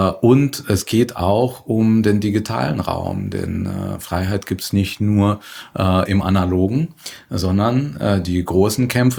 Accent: Astrakhan, Astrakhan Oblast, Russia; dass Raketen aus Russland in Richtung Kiew aus Astrachan abgeschossen werden, also aus meiner Heimatstadt, auf meinen Kopf.

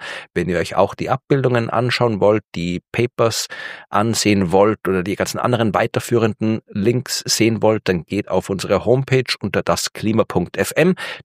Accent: Austria; als Österreicher bin ich natürlich im Skifahren entsprechend ausgebildet.

